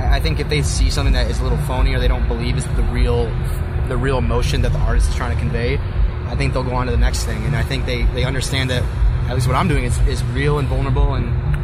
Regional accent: Detroit, Michigan, United States; now in California, United States; I'm from Detroit.

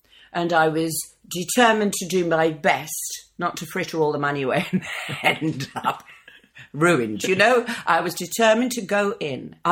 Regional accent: England, United Kingdom; 4 years I lost jobs because I was a Northern actor, and there's this silly prejudice that if you're a Northerner, you don't get to play a Sout

